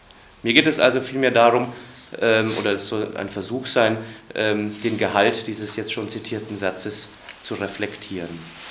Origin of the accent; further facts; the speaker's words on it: Freiburg, Baden-Württemberg, Germany; wie in Freiburg, wo ich herkomme